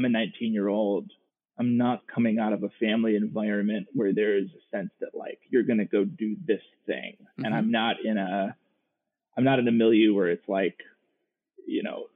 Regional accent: Florida, United States; also born or lived in Midwest; I grew up mostly in Florida and in the Midwest.

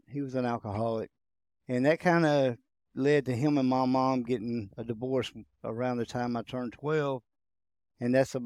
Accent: Bibb City, Georgia, United States; I grew up in Bibb City, right not too far from here, actually. Son of mill workers, and my grandparents were mill workers.

